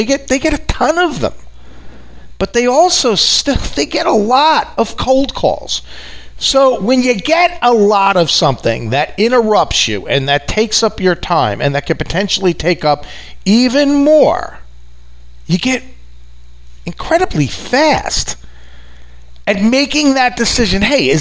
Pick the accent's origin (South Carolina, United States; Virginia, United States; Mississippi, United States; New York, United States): New York, United States; accent: New York; which, if you haven't picked up from my accent, right, big shock, I'm from New York.